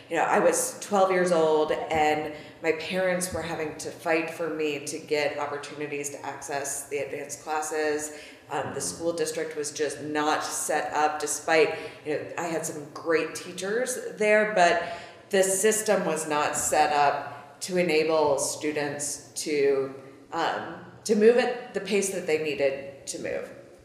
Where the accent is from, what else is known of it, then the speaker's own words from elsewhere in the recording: North Carolina, United States; I'm from North Carolina, and we were, when I was in middle school, in sixth grade, my dad got another job, and we moved from a more affluent part of North Carolina to a more rural, much less affluent part of North Carolina.